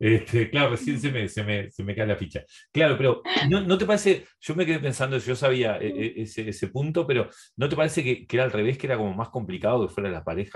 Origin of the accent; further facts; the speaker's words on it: Montevideo, Uruguay; yo en realidad soy del Cerro y yo solo sé diferenciar del Cerro